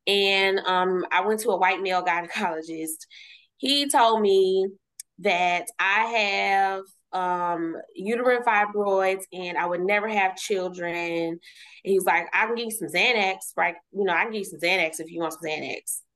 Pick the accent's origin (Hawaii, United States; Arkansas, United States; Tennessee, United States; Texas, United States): Texas, United States; Dallas; Well, I'm originally from Dallas, Texas, born and raised.